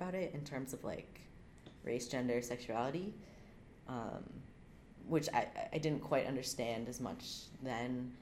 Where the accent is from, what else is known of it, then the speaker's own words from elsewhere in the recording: La Crosse, Wisconsin, United States; also born or lived in Honolulu; I lived there until I was 7, about. 1998. And then we moved, me and my sister and my mom, and then the person who would become my stepdad, we all moved to La Crosse, Wisconsin.